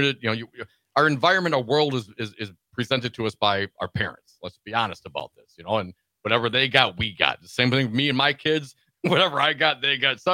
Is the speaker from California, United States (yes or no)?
no; Madison, Wisconsin, United States; growing up in Madison area, Wisconsin.